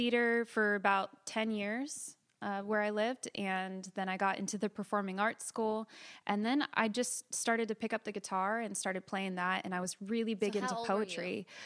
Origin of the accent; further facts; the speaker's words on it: California, United States; also born or lived in Florida / Marietta, Georgia; I was born in Florida, and then we lived in Marietta, Georgia until I was five. And then we moved to California.